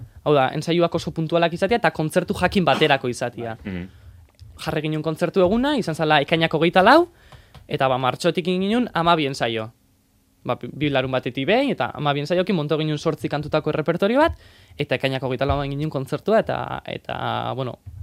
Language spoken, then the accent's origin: Basque; Bergara, Basque Country, Spain; ni herri batekoa naiz, Bergarakoa naiz, herrixantanek danok ezautzen ga danon artean